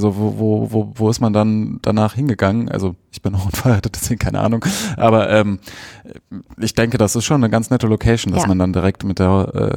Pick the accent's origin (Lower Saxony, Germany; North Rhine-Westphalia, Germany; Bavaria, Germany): North Rhine-Westphalia, Germany; Düsseldorf; die man jetzt ja nicht unbedingt aussuchen würde als Düsseldorfer.